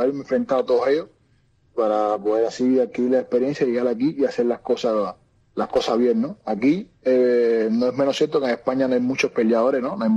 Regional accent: Cuba; now in Spain; soy un español más, como es el que dice, llevo la Cuba por sangre, no digo que no, soy cubano y en mi sangre corre sangre cubana

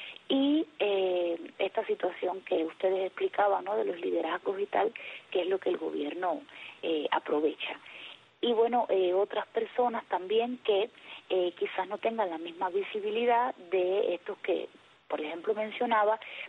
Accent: Cuba; como cubana más

